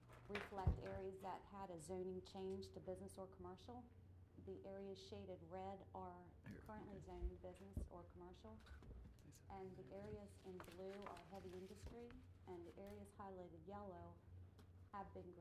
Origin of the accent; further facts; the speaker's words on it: Milford, Delaware, United States; from Milford, Delaware.